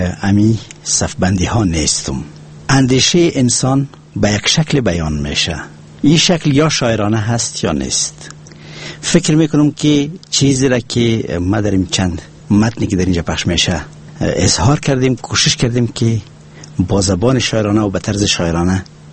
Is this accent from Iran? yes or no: no; Afghanistan; first language Pashto; Persian is a second language